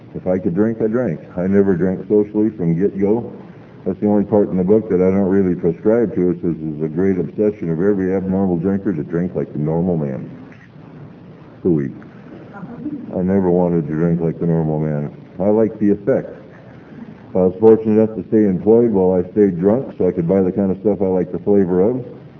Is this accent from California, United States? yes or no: yes; San Gabriel, California, United States; We grew up in San Gabriel, Vince and I, and when I was sitting down on the curb when I was a little kid